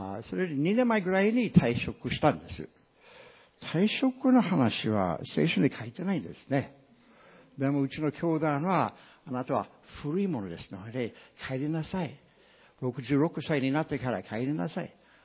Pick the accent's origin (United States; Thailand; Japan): United States; Oregon; Japanese is a second language; 私はアメリカ人で、オレゴンの、オレゴンで、生まれ育ってましたんですので、25年間、農家の育て、農家のところで